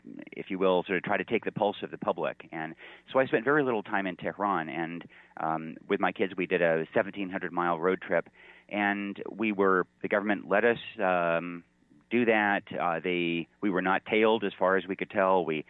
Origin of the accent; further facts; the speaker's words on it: United States; I felt that as an American journalist there with the government's permission